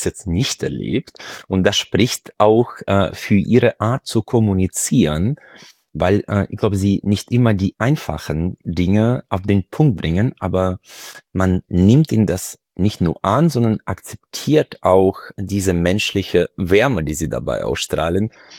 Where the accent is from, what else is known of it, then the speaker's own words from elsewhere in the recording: Freiburg, Baden-Württemberg, Germany; Und ich bin ja selbst aus Freiburg